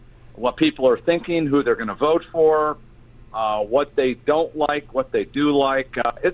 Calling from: Gardnerville Ranchos, Nevada, United States; Well, Kevin, I'm in the Gardnerville Ranchos area.

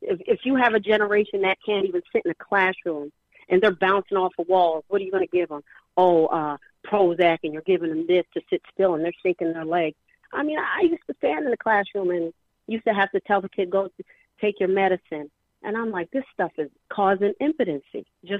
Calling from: Atlanta, Georgia, United States; from Atlanta.

